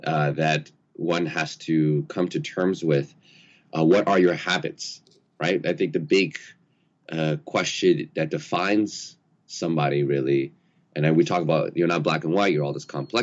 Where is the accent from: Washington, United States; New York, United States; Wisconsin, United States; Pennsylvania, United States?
New York, United States; New York City; I started off as a New Yorker, a New York egocentric, center of the universe kind of New Yorker